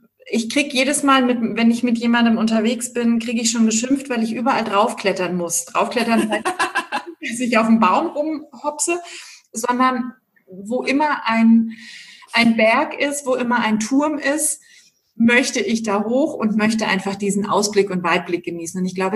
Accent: Sardinia, Italy; Und ich bin ganz, ganz oft umgezogen und durfte ja auch das Glück erleben, meine Kindheit auf Sardinien verbringen zu dürfen.

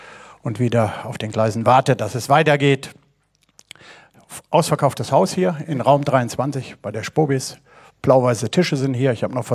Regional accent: Bad Berleburg, North Rhine-Westphalia, Germany; Ich komme aus dem Sauerland

